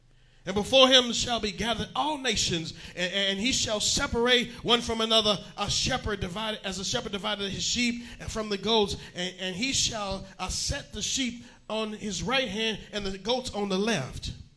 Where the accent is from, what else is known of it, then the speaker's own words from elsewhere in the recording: Louisville, Kentucky, United States; A friend of the family there, a former pastor's son, back growing up in Louisville, Kentucky.